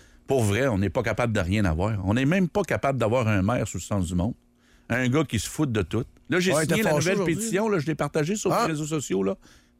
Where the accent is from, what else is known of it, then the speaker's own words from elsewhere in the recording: Quebec, Canada; Oh, ben, je suis du Québec aussi, mais particulièrement à Québec, ça n'a aucun sens.